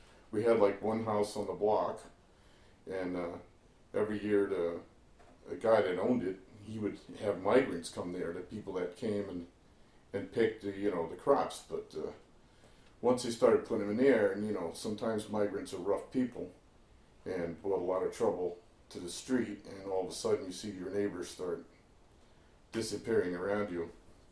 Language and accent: English; Hudson, United States; I was born on February 16th, 1955. I pretty much lived my entire life in the city of Hudson, not too far from where we are right now, just a few blocks separating everything.